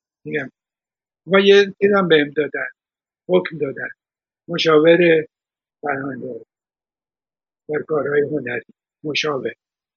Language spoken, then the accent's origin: Persian; Iran; من ایرونی ها رو دوست دارم، هم وطن خودم رو دوست دارم